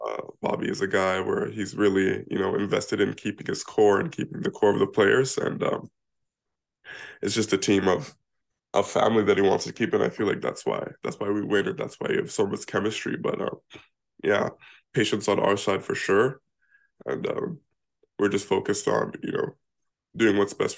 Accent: Brampton, Ontario, Canada; We're both from Brampton and live very close together.

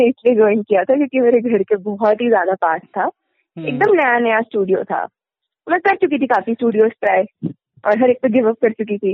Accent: Amritsar, Punjab, India; लोगों को पता है कि नहीं कि मैं अमृतसर से हूँ

